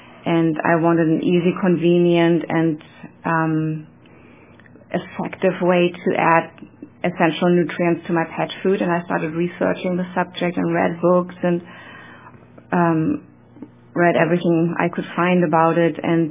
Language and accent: English; Germany; accent: German; English is a second language; moved away as an adult; now in Ashland, United States; I was born and raised in Germany. I have the accent to prove that, I believe. I came to America about almost exactly 19 years ago